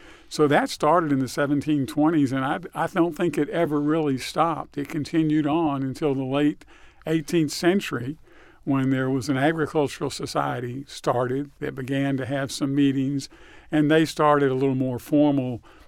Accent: Charlotte, North Carolina, United States; also born or lived in St. Louis; now in South Carolina, United States; Well, I'm a South Carolinian by choice, not by birth. I was born in St. Louis. We moved to Charlotte when I was three.

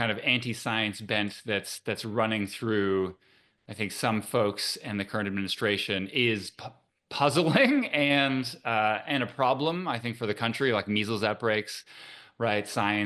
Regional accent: Canada; now in United States; And as a Canadian, right, I'm proud to come to America to be part of this entire scientific enterprise.

